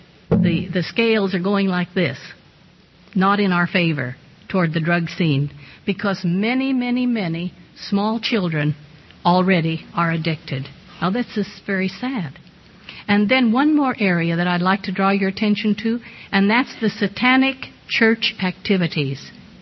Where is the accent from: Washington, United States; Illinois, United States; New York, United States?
Washington, United States; Seattle; Now, I'm from Seattle. I was born right near there in the West.